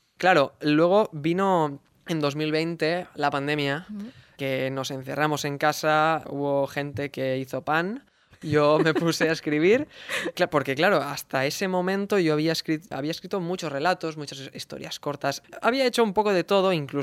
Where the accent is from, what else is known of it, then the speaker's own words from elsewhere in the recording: Tavernes de la Valldigna, Valencian Community, Spain; fue cuando empezó mi educación musical en la escuela de música de mi pueblo, de Tabernes la Bedigna